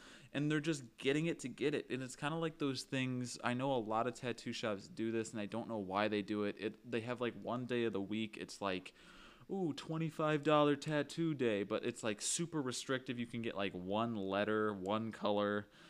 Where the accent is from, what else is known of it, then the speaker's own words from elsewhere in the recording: Midwest, United States; let's make it a palm tree because we're from the Midwest and the beach is awesome.